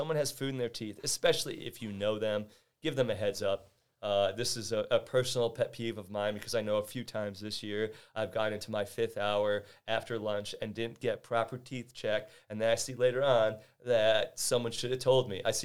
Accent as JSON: {"language": "English", "town": "Queens", "region": "New York", "country": "United States", "said": "I'm from Queens. Ranch really isn't a thing there."}